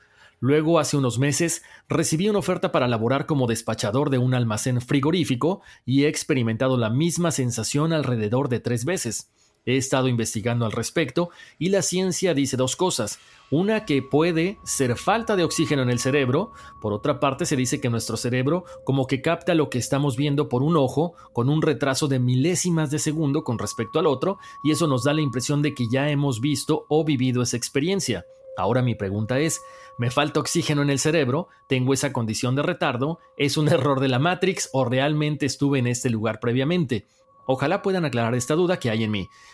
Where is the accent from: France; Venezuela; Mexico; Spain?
Venezuela; born there; Nací en Venezuela y tuve una crianza normal, pero siempre guiada a la espiritualidad